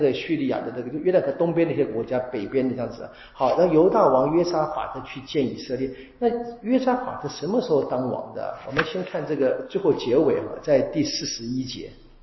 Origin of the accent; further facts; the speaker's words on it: Taiwan; 我们台湾话叫暗爽